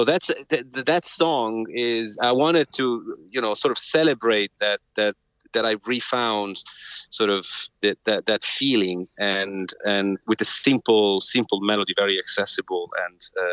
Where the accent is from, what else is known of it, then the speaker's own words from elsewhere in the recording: Milan, Lombardy, Italy; English is a second language; also born or lived in Berlin; I grew up in Milan, which is a huge city, and also and then moved to Berlin, another big city.